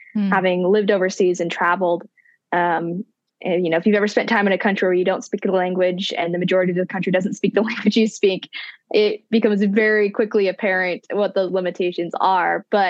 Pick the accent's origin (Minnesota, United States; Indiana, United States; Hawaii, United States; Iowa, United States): Hawaii, United States; but I was born and raised in Hawaii. My dad's an immigrant from the Philippines.